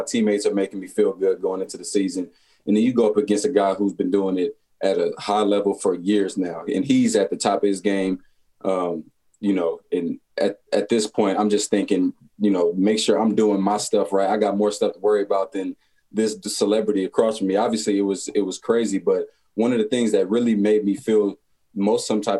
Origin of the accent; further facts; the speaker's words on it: East Palo Alto, California, United States; I'm from East Palo Alto.